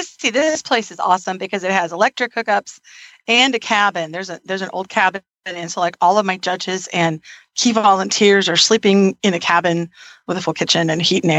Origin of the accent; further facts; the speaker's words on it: Texas, United States; from Pamela, Texas.